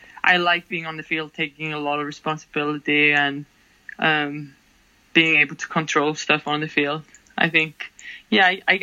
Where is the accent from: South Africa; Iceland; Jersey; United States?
Iceland; because I was from Iceland